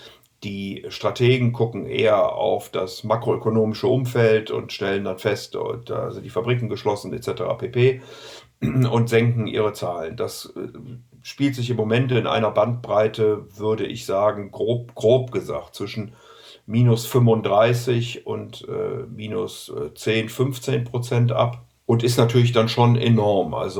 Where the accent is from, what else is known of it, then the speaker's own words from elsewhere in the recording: Rhineland, Germany; ich bin ja Rheinländer